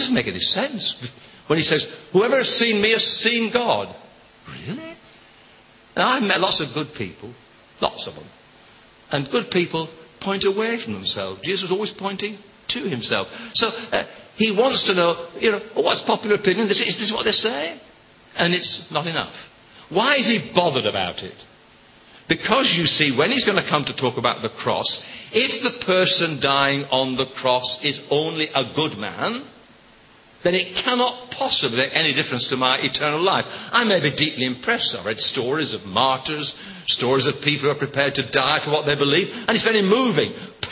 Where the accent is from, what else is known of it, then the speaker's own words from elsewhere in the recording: North West England, United Kingdom; also born or lived in Edinburgh; now in Sheffield, United Kingdom; You realize I spent 10 years of my time as an Englishman in Scotland. That was courageous stuff. And then I spent 30 years as a Lancastrian in Yorkshire